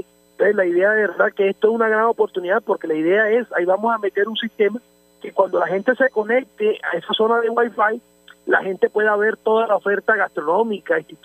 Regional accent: Caribbean Region, Colombia; Como costeños realmente esperamos que ellos defiendan a la costa caribe colombiana

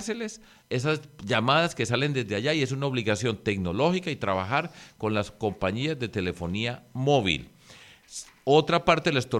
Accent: Riohacha, La Guajira, Colombia; Pero no es solamente en Barranquilla, en Santa Marta, en Riohacha, de donde vengo

